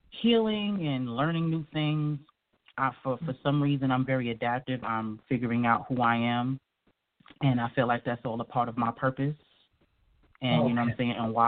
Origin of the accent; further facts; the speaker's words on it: New York, United States; I was a fat girl, and I grew up north in New York. And unlike down south